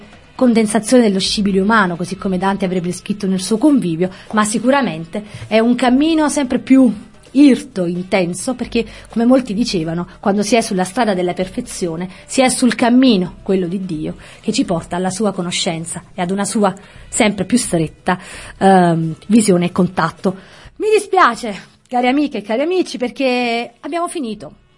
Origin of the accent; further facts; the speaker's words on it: Campania, Italy; accent: Campanian; Come sapete io sono campana, questo sarà chiaro ed evidente anche dal mio sottile accento.